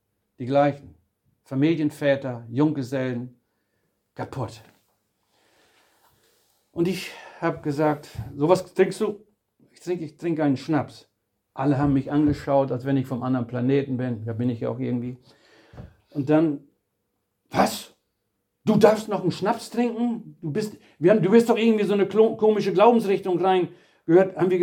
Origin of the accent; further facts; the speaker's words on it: Rhede, Lower Saxony, Germany; Rhede, so heißt die Ortschaft, wo ich herkomme, im Emsland